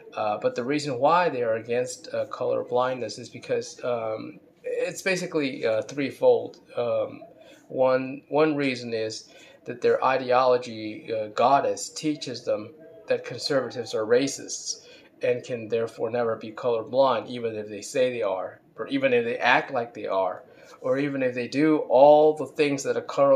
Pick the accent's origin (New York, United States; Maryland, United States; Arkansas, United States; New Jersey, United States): Maryland, United States; Baltimore; I remember when I was a kid, I grew up in Baltimore, which is right near Washington, D.C., and everybody called them the Redskins.